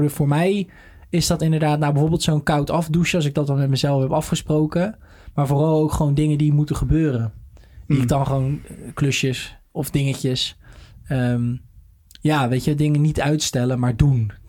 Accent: Rotterdam, South Holland, Netherlands; Ik ben geboren in IJsselmonde, naast de Kuip.

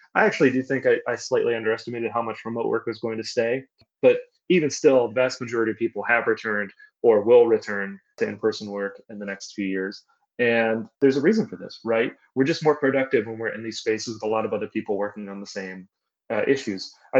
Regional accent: Kentucky, United States; You know, I'm from Kentucky, and of course, there was great migrations of Appalachians to the industrial Midwest.

